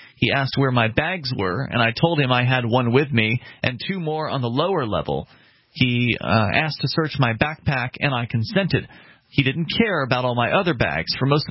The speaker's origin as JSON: {"language": "English", "region": "Arkansas", "country": "United States", "also_born_or_lived": "West Virginia / Milwaukee", "said": "When I moved home to Arkansas from West Virginia in 2000 and again in 2005 from Milwaukee to Little Rock, I had similar interrogation scenes."}